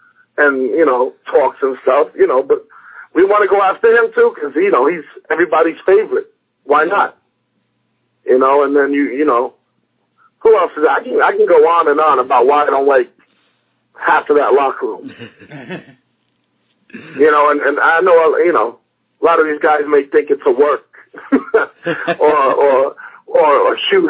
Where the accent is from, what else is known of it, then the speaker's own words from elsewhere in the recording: New York, United States; I'm a New Yorker, but Philadelphia made